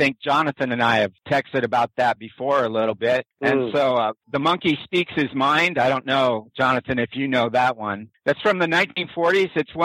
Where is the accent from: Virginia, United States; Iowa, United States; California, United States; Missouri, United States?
California, United States; accent: surfer accent; also born or lived in New York City, United States; I'm born and raised in California. I've got that Hey Dude surfer accent, which I didn't know I had until I moved to Manhattan.